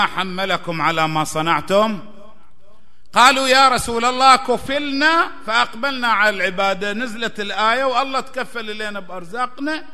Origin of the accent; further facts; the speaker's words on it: Saudi Arabia; أنواع ملل العالم كلها موجودة عندنا في السعودية